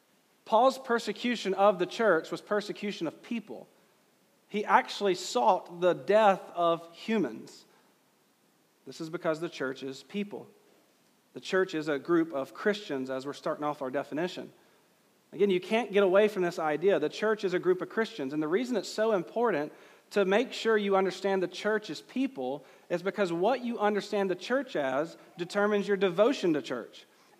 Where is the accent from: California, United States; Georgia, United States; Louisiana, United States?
Georgia, United States; English is hard enough for me. I'm from Georgia.